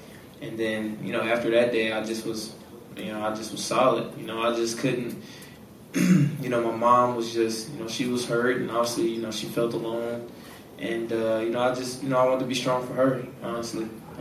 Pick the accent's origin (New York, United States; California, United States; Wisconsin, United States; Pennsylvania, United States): Wisconsin, United States; I felt like I'm from Wisconsin. You know, it's lovely out here. I didn't have all this. It just wasn't like this.